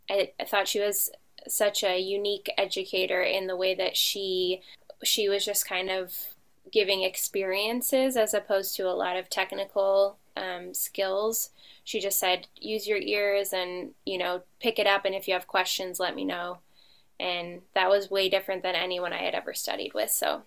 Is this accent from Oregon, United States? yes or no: yes; Portland, Oregon, United States; I'm from Portland, Oregon.